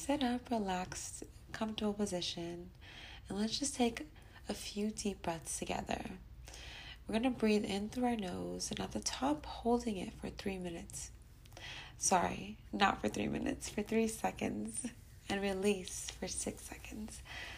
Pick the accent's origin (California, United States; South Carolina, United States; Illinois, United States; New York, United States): California, United States; Los Angeles; I'm from Los Angeles, born and raised.